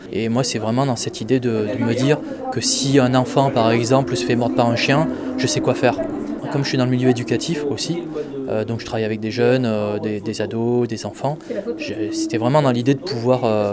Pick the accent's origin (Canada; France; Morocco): France; Gap, Provence-Alpes-Côte d'Azur; Oui, je viens de Gap.